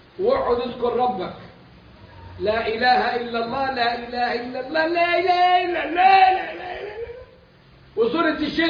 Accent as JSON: {"language": "Arabic", "country": "Egypt"}